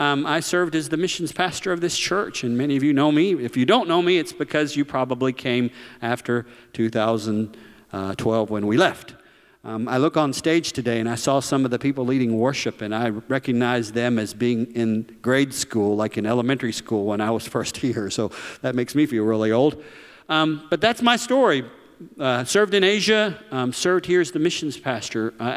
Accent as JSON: {"language": "English", "region": "the South", "country": "United States", "tie": "born or raised there", "said": "Anyways, I'm born and raised in the South, but spent many years overseas as a missionary"}